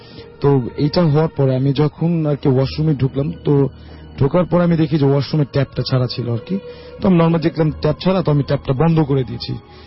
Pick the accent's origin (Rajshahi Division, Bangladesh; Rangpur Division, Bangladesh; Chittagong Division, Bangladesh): Rajshahi Division, Bangladesh; Sirajganj; now in Dhaka, Bangladesh; তো আমি যেহেতু ঢাকায় থাকতাম, আমার এই ঘটনাটি ঘটেছিল আমার দেশের বাড়ি সিরাজগঞ্জে আর কি।